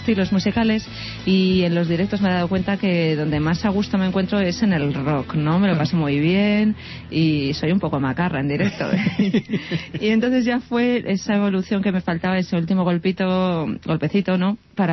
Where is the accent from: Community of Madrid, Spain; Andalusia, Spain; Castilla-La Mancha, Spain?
Castilla-La Mancha, Spain; Cuenca; born there; also born or lived in Ireland; Pues nacida en Cuenca, con orígenes asturianos, un poco de mezcla en mi familia, pero me fui allí a Irlanda y estuve 3 años